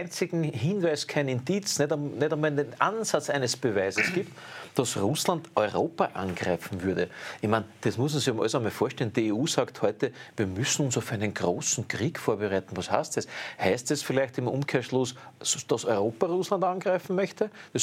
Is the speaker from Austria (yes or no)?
yes; Austria; politische Idioten, die bei uns in Österreich das alles abnicken. Wir sind doch fremdbestimmt.